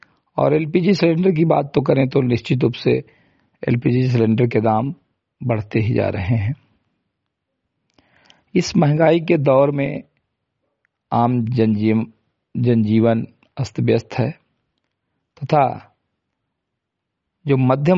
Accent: Uttar Pradesh, India; ग्राम सभा सिमरी कटाई विकास खंड मैनपुरा जनपद बहराइच का मूल निवासी हूं

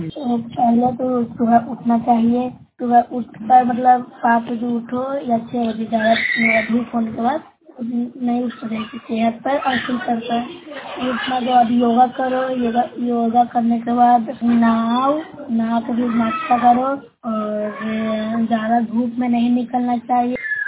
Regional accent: Nalanda, Bihar, India; नालंदा की रहने वाली हूँ।

